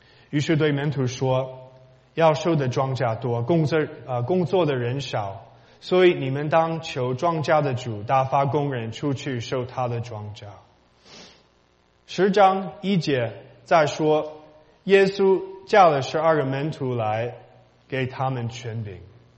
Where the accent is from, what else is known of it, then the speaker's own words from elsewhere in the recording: United States; Chinese is a second language; 我一个美国人去中国大陆和台湾有很多机会